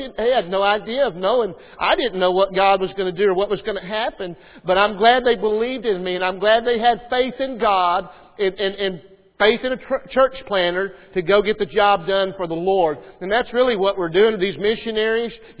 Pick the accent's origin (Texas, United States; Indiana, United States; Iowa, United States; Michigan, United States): Texas, United States; I mean, I'm from Texas, and I'm looking.